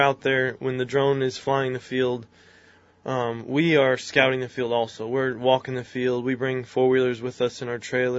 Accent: United States; Okay, so I grew up right outside of Hamel. We farm.

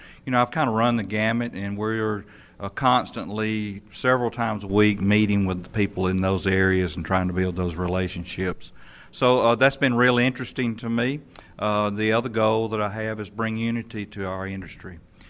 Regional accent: Georgia, United States; Sure, I come from Georgia, northeastern part of Georgia, and I spent a lifetime dairying.

